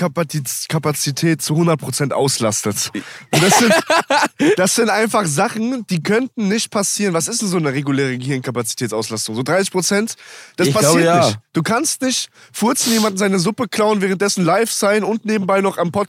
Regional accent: Hesse, Germany; Ich komme aus Hessen.

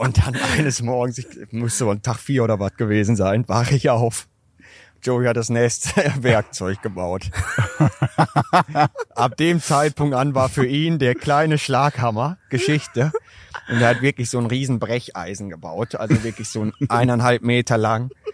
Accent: North Rhine-Westphalia, Germany; ich komme aus dem Ruhrpott

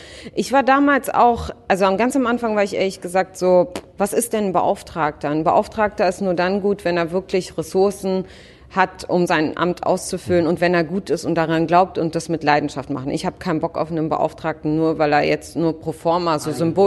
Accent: Israel; now in Germany; Keine Ahnung, ob ich denn nicht in Israel lieber leben würde, das ist meine Heimat.

